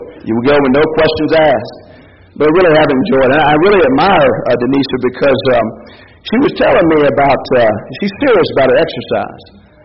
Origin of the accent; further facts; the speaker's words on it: Tennessee, United States; I'm from East Tennessee at that point, and I hadn't seen much of the world, so I had kind of a myopic provincial view of the world